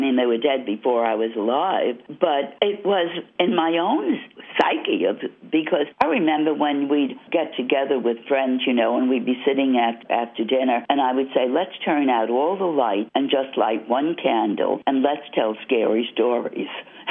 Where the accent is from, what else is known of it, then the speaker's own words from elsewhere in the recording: New York, United States; I'm from the Bronx in New York, and it was country. There was actually a farm around the corner